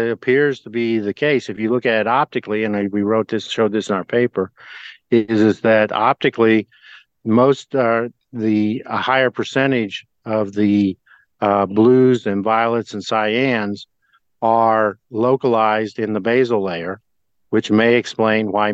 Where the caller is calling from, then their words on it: New Jersey, United States; New Jersey.